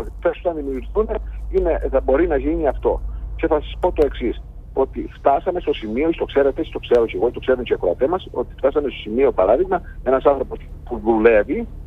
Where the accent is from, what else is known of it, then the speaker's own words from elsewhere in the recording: Crete, Greece; από το χωριό μου, όπω γνωρίζετε, το πρωί τη ηλιά είναι κοντά στο Ηράκλειο. Κατεβαίναμε στο Ηράκλειο τότε